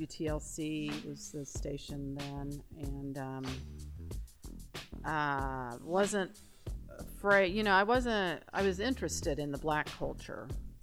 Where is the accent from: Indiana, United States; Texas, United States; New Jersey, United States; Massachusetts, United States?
Indiana, United States; Beech Grove; I am Joseph's maternal grandmother. I grew up in Beech Grove, Indiana, in the 70s. Well, in the 60s. I was born in 1961. Okay, growing up in Beech Grove, as probably pretty well known, it was very white, not diverse at all.